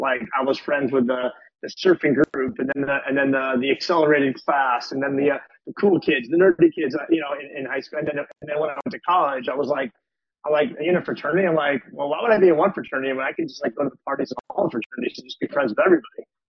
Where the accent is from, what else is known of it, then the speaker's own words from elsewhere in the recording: Calabasas, California, United States; So grew up in Calabasas, or I should say the Valley, but all made my way ultimately through Calabasas, Califo